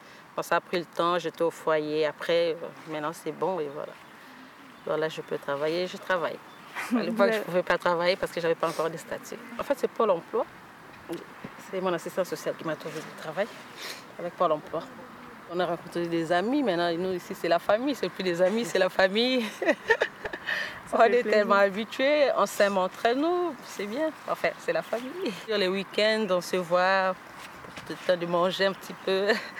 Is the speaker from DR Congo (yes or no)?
yes; DR Congo; moved away as an adult; now in France; Au pays, j'étais commerçante au Congo.